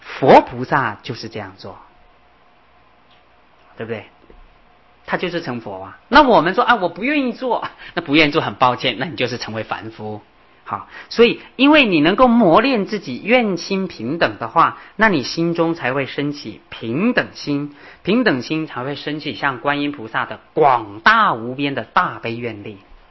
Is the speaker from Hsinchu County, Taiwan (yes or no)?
yes; Beipu, Hsinchu County, Taiwan; 我记得我们在小时候在家乡，我住在新竹北埔，